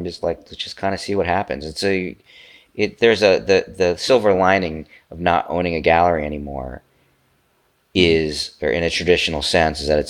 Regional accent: United States; not like you're German, I'm an American.

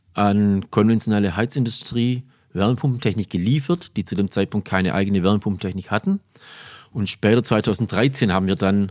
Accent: Reichenbach an der Fils, Baden-Württemberg, Germany; now in Hochdorf, Germany; Ich bin hier in der Region aufgewachsen, über den Schurwald drüber. Wir sind jetzt hier im schönen Remstal. Ich komme aus dem Filztal, Reichenbach-Filz, wohne jetzt in Hochdorf.

